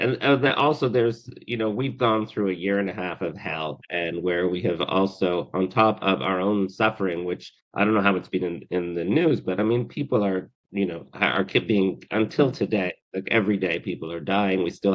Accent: Canada; I'm from Canada

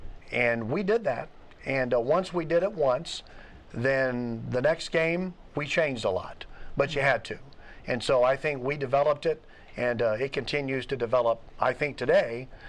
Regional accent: Missouri, United States; also born or lived in Arkansas; now in Warrensburg, United States; Born in the great state of Arkansas, but lived most of my life in Missouri. Went to high school in Bell, Missouri, which is south of Jefferson City.

